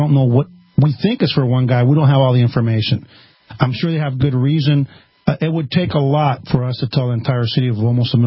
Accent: Texas, United States; I'm a Texan.

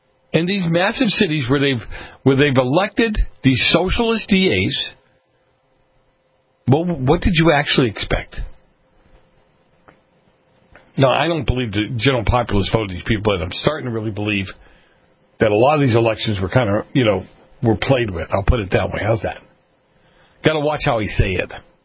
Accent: Boston, Massachusetts, United States; I grew up in Boston. I grew up in the north end of Boston. Heavy Dem area, obviously. There were a lot of immigrants there.

